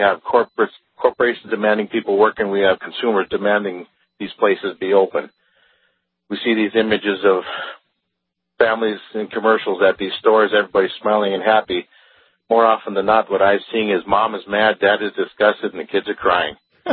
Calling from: Thief River Falls, Minnesota, United States; I'm calling from Thief River Falls.

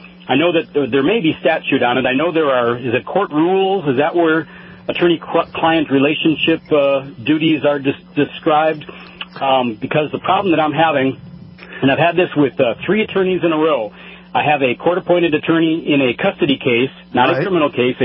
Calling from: New Mexico, United States; in New Mexico

